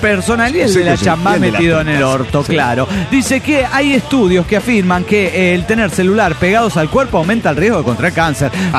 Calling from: La Paz, Bolivia; de La Paz, Bolivia.

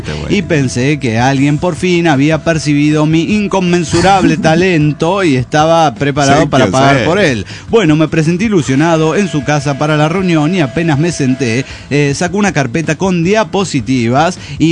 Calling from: Mérida, Yucatán, Mexico; de Mérida, Yucatán.

